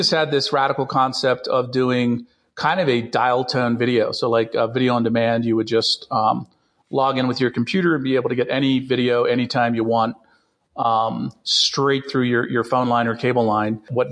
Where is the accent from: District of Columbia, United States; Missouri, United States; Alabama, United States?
District of Columbia, United States; Washington; I grew up in the Washington, D.C. area and fell in love, as you do, in high school.